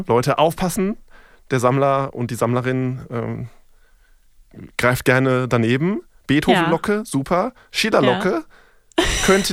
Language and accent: German; North Rhine-Westphalia, Germany; Ich komme noch aus Nordrhein-Westfalen, da war das alles nicht so toll.